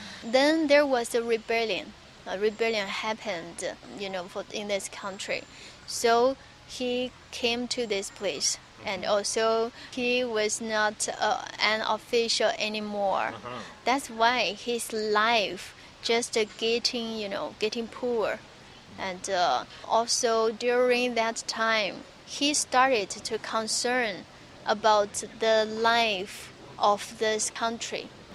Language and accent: English; China; English is a second language; I'm come from China.